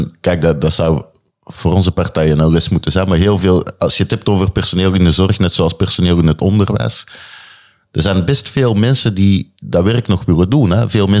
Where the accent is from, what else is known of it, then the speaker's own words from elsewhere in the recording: Belgium; now in Netherlands; Kijk, ik kom uit België natuurlijk.